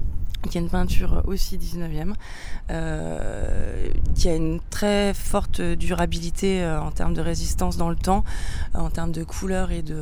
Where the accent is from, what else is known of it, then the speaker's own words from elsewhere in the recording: Montpellier, Occitanie, France; Alors moi je viens de Montpellier